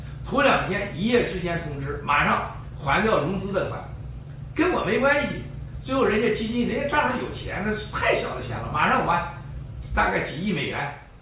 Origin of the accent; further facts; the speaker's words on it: China; 这就是我们中国人很多商人呢